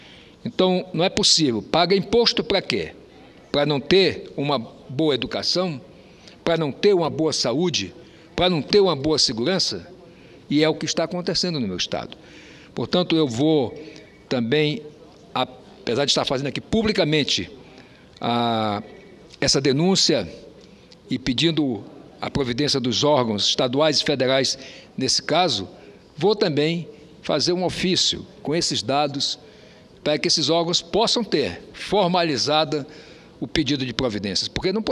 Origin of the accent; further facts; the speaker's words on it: Roraima, Brazil; born there; Eu sou aliado do povo de Roraima. Eu tenho um compromisso com a terra onde eu nasci. Eu tenho um compromisso com a terra onde meus filhos nasceram.